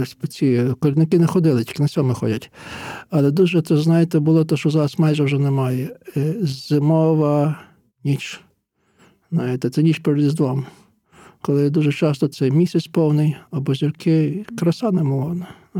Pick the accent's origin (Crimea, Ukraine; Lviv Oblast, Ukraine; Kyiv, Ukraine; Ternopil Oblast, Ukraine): Lviv Oblast, Ukraine; я з Стрийщини, серцеве серце Бардирівського краю.